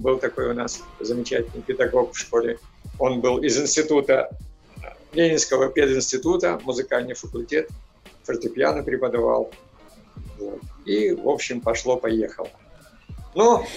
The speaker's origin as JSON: {"language": "Russian", "region": "Moscow", "country": "Russia", "tie": "born or raised there", "also_born_or_lived": "Chelyabinsk", "said": "А я родился в Челябинске и жил до 7 лет в Челябинске. И мамочка меня оторвала от своего сердца, ну, географически, конечно, и посвятила себя моему воспитанию и отдала меня в Москву"}